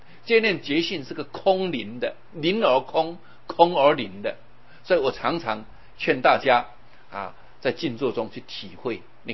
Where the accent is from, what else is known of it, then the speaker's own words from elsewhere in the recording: Taiwan; 我们台湾有这个捡骨的习惯，因为很多我们的祖先呢都是从大陆移民而来的